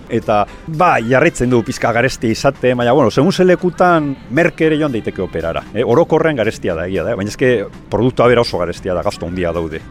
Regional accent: Basauri, Basque Country, Spain; also born or lived in Vitoria-Gasteiz; now in Arbizu, Spain; ni izater Basaurikoa naiz, herri industrial nahiko handia, Gasteizen bizi izan nintzen beste hainbat urtetan, eta ja badara matzat urte batzuk Arbizun herri txiki euskaldun lasai baten bizitzen, ba, eta oso oso gustora bizi naiz hor.

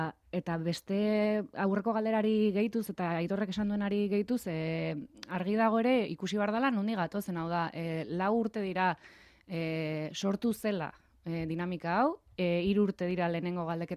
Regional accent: San Sebastián, Basque Country, Spain; baina hori gainera Donostitik nator

